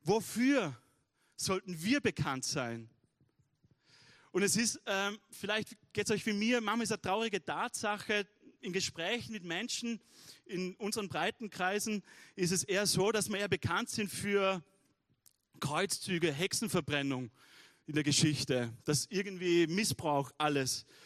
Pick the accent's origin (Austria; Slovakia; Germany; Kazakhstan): Austria; Wolfurt, Vorarlberg; Meine Volksschule in Wolfurt, wo ich aufgewachsen bin, hat man zu meiner Lebzeit, wo ich in die Schule gegangen bin, kurz davor neu gebaut.